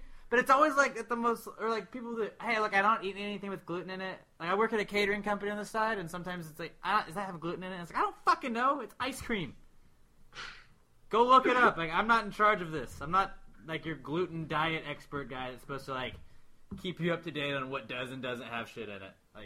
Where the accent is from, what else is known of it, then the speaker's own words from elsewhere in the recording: United States; Look, I'm American, and I'm focusing on playing real sports